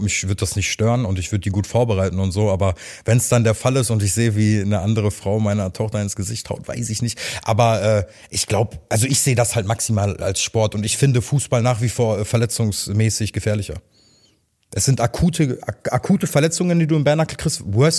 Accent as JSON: {"language": "German", "town": "Hamm", "region": "North Rhine-Westphalia", "country": "Germany", "said": "in Hamm, da wo ich herkomme, kennen mich viele so"}